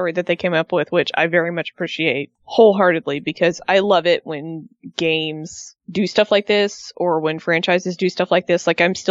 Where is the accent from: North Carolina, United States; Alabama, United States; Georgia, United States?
Georgia, United States; Atlanta; All I know is I'm from Atlanta.